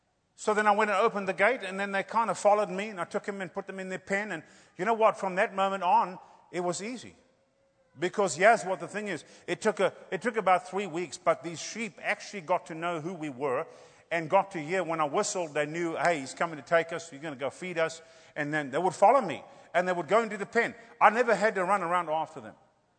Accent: South Africa; And so back in South Africa, we bought some sheep. Well, yes, the deal. See, we're from Africa.

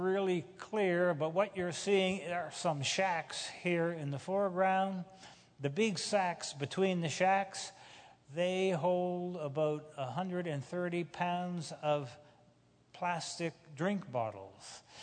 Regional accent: Canada; America is not perfect, but it is a step ahead of, and I come from Canada, but America is a step ahead.

